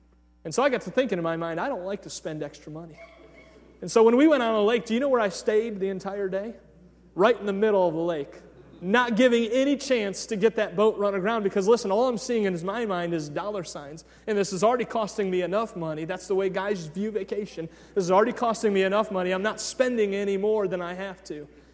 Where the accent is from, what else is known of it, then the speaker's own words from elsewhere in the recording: Cleveland, Ohio, United States; I grew up in Cleveland, Ohio. I'm a proud Clevelander, which means I also grew up rooting for the Cleveland Browns.